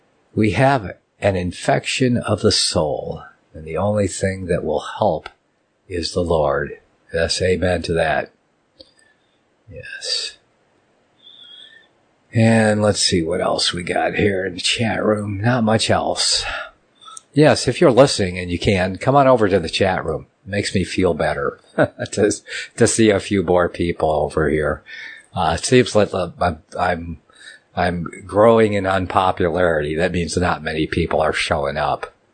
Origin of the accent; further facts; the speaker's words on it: Ann Arbor, Michigan, United States; born there; Dale's in Michigan, my home state. My birth state was Michigan. It's on the land there. I was born in Ann Arbor. Yeah, at the University Hospital there.